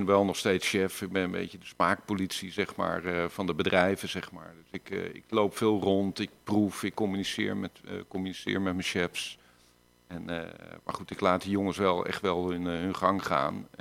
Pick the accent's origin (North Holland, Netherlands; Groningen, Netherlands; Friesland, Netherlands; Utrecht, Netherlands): Utrecht, Netherlands; Kijk, ik kom oorspronkelijk uit Utrecht.